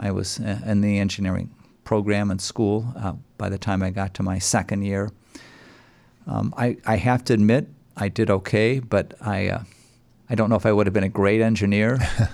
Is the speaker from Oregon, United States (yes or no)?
no; Parma Heights, Ohio, United States; I grew up in Parma Heights and Parma, mostly Parma Heights.